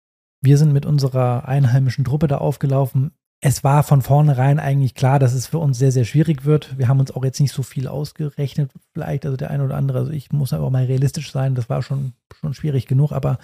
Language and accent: German; Rhineland-Palatinate, Germany; Bei uns in Rheinland-Pfalz in der Oberliga kannst du schon fast mit 2, 3, wenn nicht sogar manchmal 4 rechnen.